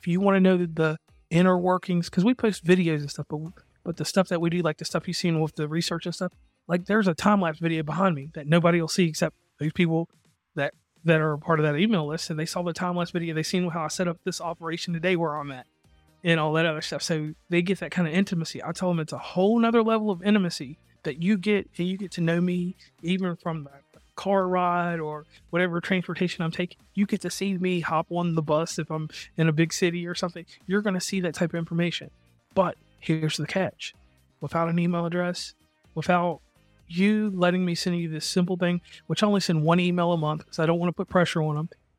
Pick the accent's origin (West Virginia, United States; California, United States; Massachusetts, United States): West Virginia, United States; I was like, hey … from West Virginia, Uncommon Place.